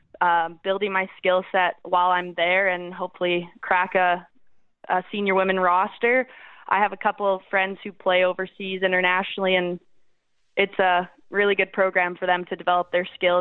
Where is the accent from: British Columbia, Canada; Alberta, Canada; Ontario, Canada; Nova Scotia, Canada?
Alberta, Canada; Taber; Yeah, I'm from Tabor, and I started playing rugby in grade 9.